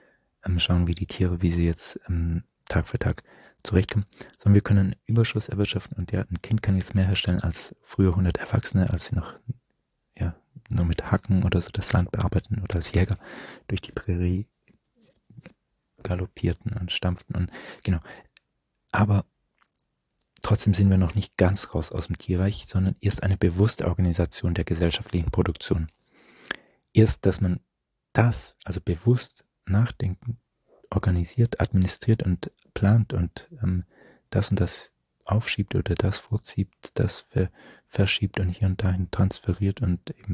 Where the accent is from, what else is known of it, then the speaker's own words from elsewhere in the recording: West Germany, Germany; born there; ist ja wie ich auf dem Territorium von Westdeutschland geboren.